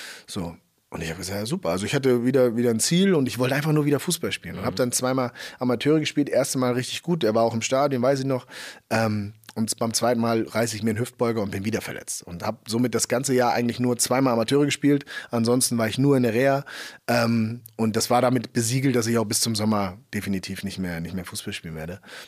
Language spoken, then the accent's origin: German; Hamburg, Germany; ich wollte zurück in meine Heimat, Hamburg, Superstadt